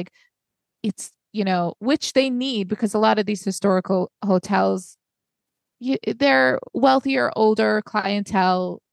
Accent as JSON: {"language": "English", "region": "New York", "country": "United States", "said": "As a New Yorker, Gossip Girl premiered when I was 16 or 17 years old"}